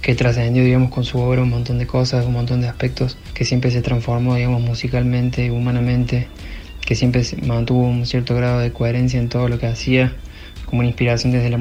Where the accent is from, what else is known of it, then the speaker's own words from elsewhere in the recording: Córdoba, Argentina; de Valdés, acá de Córdoba capital.